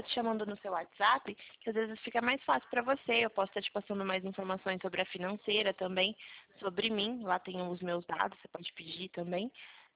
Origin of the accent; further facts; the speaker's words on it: Corderópolis, São Paulo, Brazil; eu sou de Corderópolis, no interior de São Paulo.